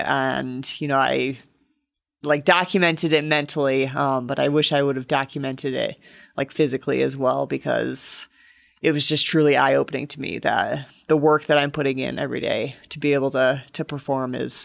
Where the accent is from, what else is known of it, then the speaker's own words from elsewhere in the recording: Michigan, United States; now in Colorado Springs, United States; I came from Michigan and the roads here, you know, the snow melts the same day and stuff